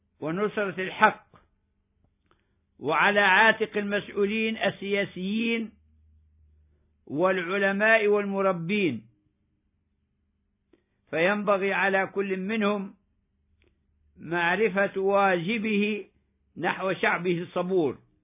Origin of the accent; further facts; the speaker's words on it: Libya; لنعلم حقوقنا كليبيين فنلتزم بالمطالبة بها